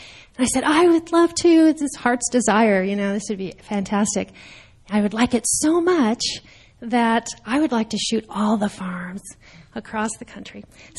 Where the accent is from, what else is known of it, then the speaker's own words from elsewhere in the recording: Nebraska, United States; I'm from Nebraska